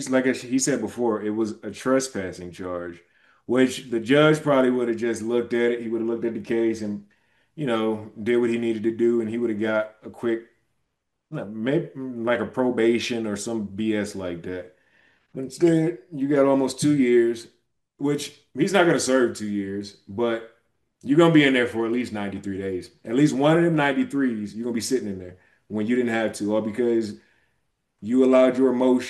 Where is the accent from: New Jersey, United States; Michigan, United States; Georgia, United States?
Michigan, United States; that's my home state of Michigan, right?